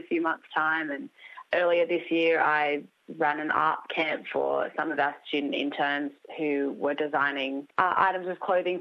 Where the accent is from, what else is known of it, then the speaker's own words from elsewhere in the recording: New South Wales, Australia; I grew up in the Sutherland Shire, just south of Sydney, near the beach, which is very nice. But my mob's from Moree and Kempsey.